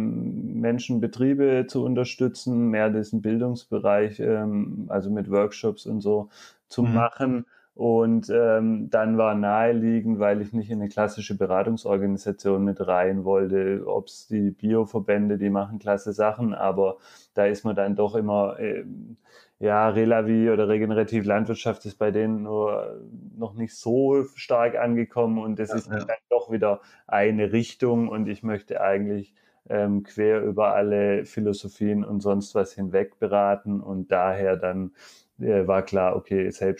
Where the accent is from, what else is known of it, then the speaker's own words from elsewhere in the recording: Baden-Württemberg, Germany; Also ursprünglich komme ich aus der Nähe von Heilbronn